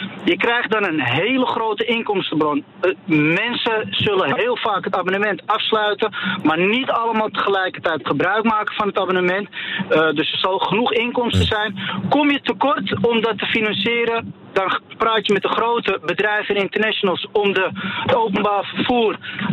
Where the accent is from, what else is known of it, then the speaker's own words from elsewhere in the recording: Amsterdam, North Holland, Netherlands; Ik luister eventjes naar als Amsterdammer naar dit probleem.